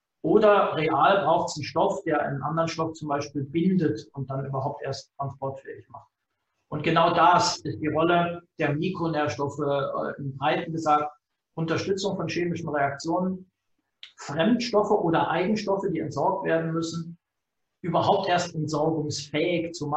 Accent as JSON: {"language": "German", "country": "Germany", "moved": "yes", "lives_now": "Switzerland", "said": "wie man hört, komme ich aus Deutschland, lebe und arbeite aber jetzt seit über 20 Jahren in der Schweiz."}